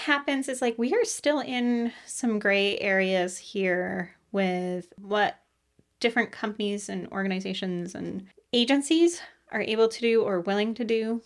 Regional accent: New York, United States; because I had actually not heard of these towns as a New Yorker

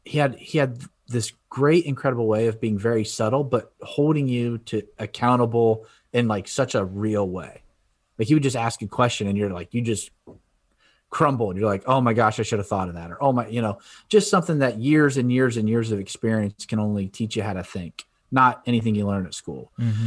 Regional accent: Ohio, United States; now in Florida, United States; I'm a Browns fan. I'm from Ohio. I live in Florida now, but I'm a Browns fan.

